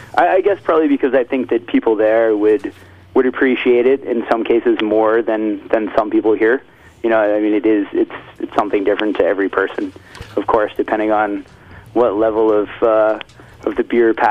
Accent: Greensboro, Vermont, United States; I'm from Greensboro, Vermont.

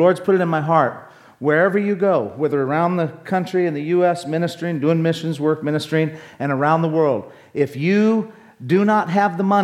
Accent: United States; born there; Nice to meet you. I'm American by birth, but I'm Filipino by choice.

